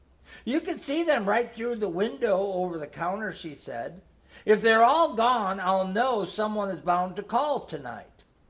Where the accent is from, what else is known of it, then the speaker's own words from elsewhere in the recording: Milwaukee, Wisconsin, United States; And Jean Geitzen is from my home state of Milwaukee.